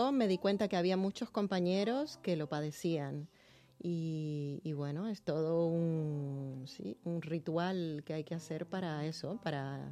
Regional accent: Havana, Cuba; De La Habana, de La Habana.

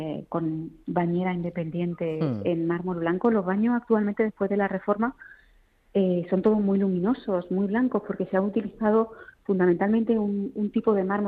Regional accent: Granada, Andalusia, Spain; now in Madrid, Spain; Yo que soy de Granada

